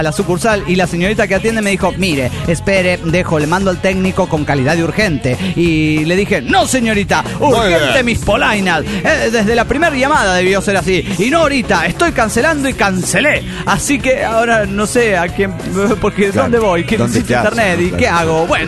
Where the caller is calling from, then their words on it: Zapopan, Jalisco, Mexico; de Zapopan, México.